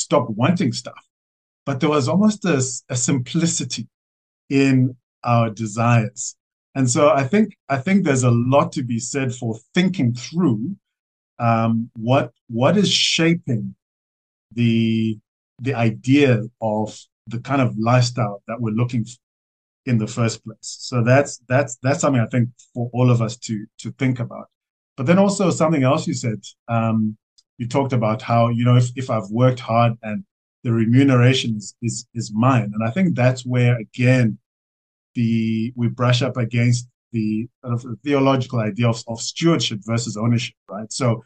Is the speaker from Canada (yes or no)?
no; Zimbabwe; also born or lived in Johannesburg, South Africa; I was born in Zim and was raised here and studied engineering